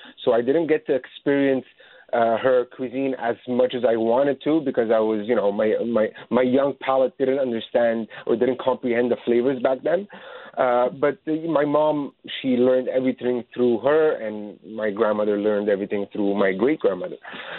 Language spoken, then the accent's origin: English; Canada; me personally, I was born and raised in Canada. But my parents obviously came from Lebanon. But my great-grandparents and my grandfather, they were originally born in Ankara.